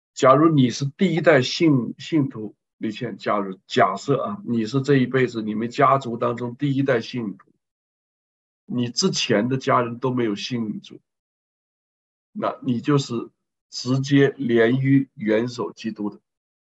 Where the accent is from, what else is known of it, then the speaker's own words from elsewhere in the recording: China; 我们要去全世界每一个角落里边告诉人我们中国人的伟大。